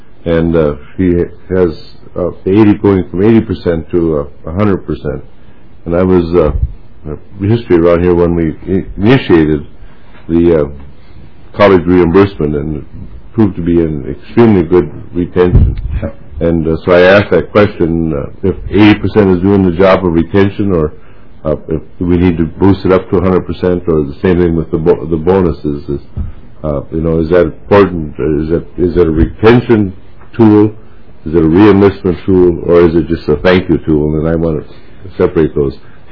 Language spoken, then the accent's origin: English; Minnesota, United States; And when he found out I was from Minnesota, he said, give me a crew from Minnesota and I won't even have to be there.